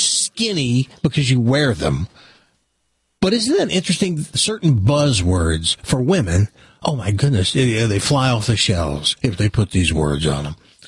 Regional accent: the South, United States; Well, and when I grew up in the South, it was caramel.

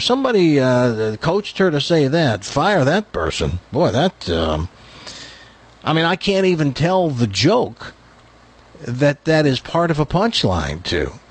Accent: the South, United States; I'm from the South, and I know that people usually don't use it once

